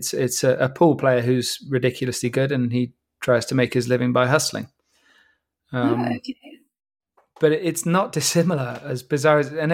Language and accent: English; England, United Kingdom; me particularly being English and being particularly crap with other languages